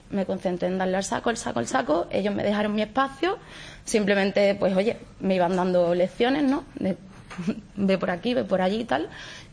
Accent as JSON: {"language": "Spanish", "town": "Seville", "region": "Andalusia", "country": "Spain", "said": "Hombre, pues porque soy sevillana"}